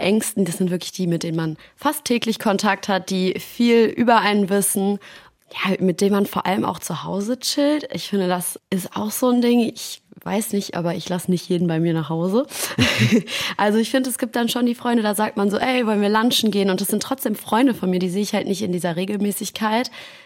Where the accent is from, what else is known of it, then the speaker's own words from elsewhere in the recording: Frankfurt, Hesse, Germany; now in Berlin, Germany; dadurch, dass ich ja auch aus meiner Heimat quasi Frankfurt weggezogen bin und nach Berlin bin